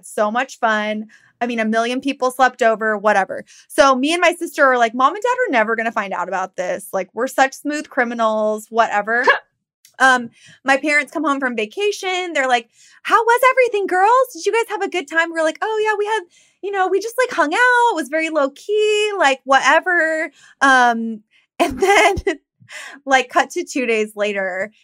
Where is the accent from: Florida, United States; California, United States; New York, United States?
California, United States; Downey; which is like really close to where we grew up in Downey.